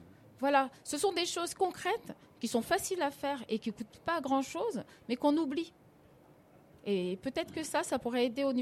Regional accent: Mali

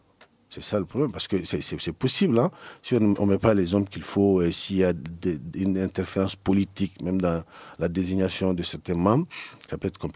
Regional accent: Mali; on est malien, on est malien avant d'être journaliste, on est des patriotes.

